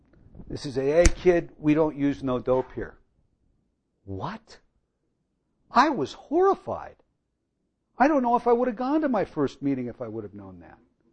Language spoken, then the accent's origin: English; California, United States; Now, I know that I'm from California